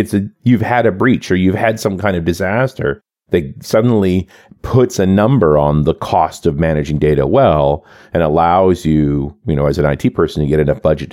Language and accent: English; Canada; as a Canadian